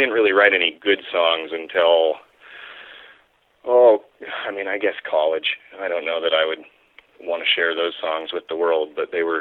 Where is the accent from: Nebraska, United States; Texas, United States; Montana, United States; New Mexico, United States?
Montana, United States; Missoula; also born or lived in Helena; Yeah, I was born in Helena, Montana, but my folks lived in Missoula, so I grew up in Missoula.